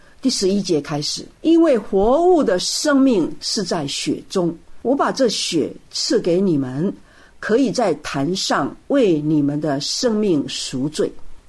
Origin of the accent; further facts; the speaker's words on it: Taiwan; 我们在台湾长大的，我不知道日本人大概不吃，就是说在台湾长大的人